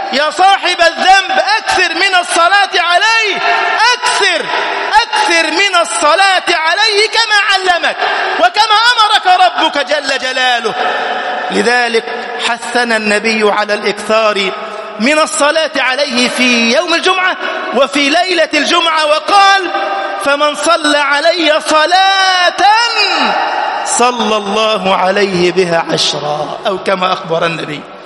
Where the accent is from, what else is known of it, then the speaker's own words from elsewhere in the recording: Egypt; اللهم اجعل بلدنا مصر أمنا أمانا، سخاء رخاء